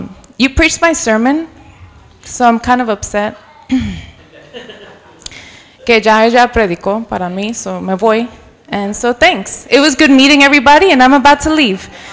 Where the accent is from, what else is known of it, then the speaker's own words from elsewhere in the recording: New York City, New York, United States; I am from New York City. I used to have the accent. I lost it in Bible college